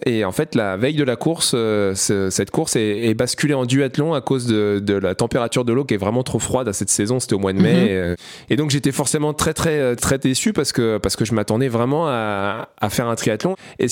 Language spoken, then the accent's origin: French; France; en tant que Français, représenter mon pays